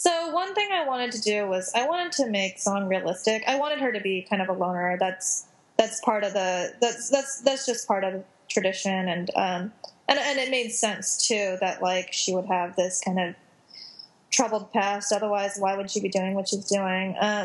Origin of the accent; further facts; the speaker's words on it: Los Angeles, California, United States; Being Korean American is like a distinct experience. I mean, most of my generation of Korean Americans has immigrant parents.